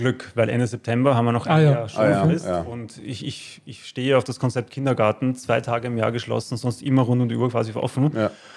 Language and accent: German; Tyrol, Austria; Also er war wirklich total entsetzt, wie man als Tirolerin in Wien ein Kind zur Welt bekommt.